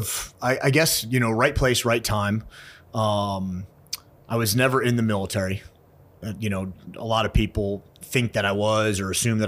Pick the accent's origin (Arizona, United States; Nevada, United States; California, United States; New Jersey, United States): New Jersey, United States; also born or lived in New York City, United States; Yeah, so I was born in New York City, and very quickly my parents moved to the suburbs of New Jersey, like a lot of city people do.